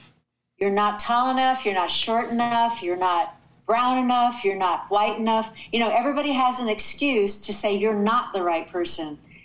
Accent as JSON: {"language": "English", "town": "Alamosa", "region": "Colorado", "country": "United States", "tie": "born or raised there", "said": "Growing up in Alamosa, do you know that there were many, many drummers in my first middle school band?"}